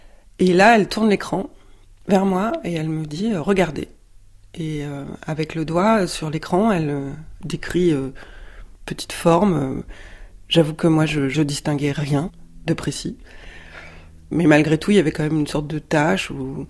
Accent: Brittany, France; born there; Je suis née en Bretagne, je suis pas du tout roumaine.

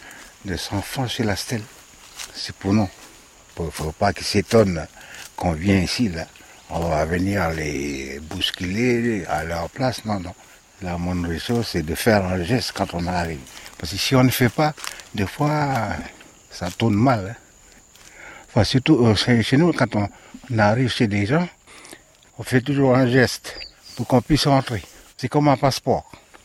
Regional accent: North Province, New Caledonia; je suis originaire de la tribu de Tiaoué.

